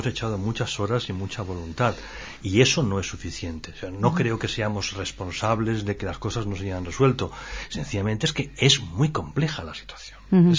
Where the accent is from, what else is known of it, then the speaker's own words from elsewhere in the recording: Spain; Nosotros somos españoles